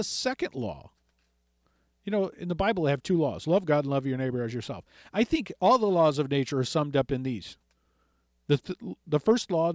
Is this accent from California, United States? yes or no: yes; Los Angeles, California, United States; This term was used, by the way, when I was growing up in East L.A.